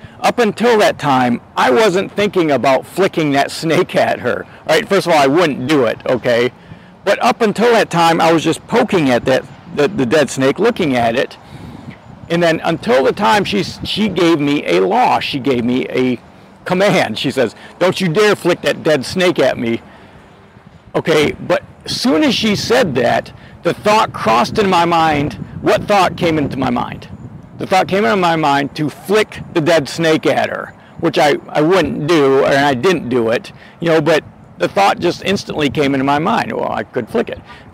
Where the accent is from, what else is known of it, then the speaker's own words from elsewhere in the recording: Georgia, United States; And I grew up in South Georgia, and kind of in the swamps of South Georgia.